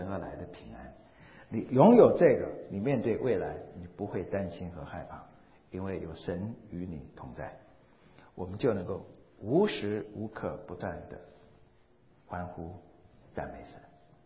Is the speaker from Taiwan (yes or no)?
yes; Taiwan; 我自己从小在台湾的那种都市长大的，看到都是钢骨水泥的，完全没有那种农家的那种经验。